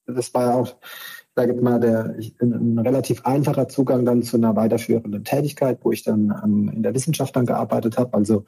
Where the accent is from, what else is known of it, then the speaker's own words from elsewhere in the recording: Rhineland-Palatinate, Germany; eigentlich aus einem Ort an der französischen Grenze. Aber da den niemand kennt, sagt man halt meistens aus der Nähe von Pirmasens. Und weil das halt auch wenige Leute kennen, sagt man dann meistens, ich komme aus der Nähe von Kaiserslautern.